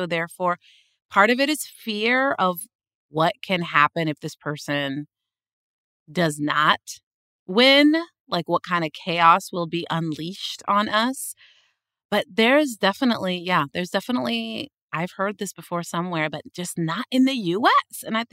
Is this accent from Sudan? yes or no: yes; Sudan; I'm from Sudan in East Africa, and we have a dictator.